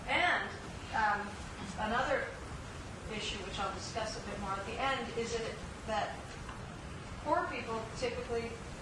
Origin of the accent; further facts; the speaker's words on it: Peru; And I'm from Peru, so I guess that's me.